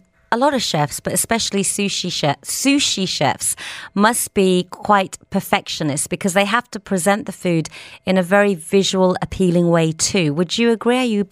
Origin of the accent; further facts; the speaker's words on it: India; So I'm Indian. Have you tried any spicy Indian food?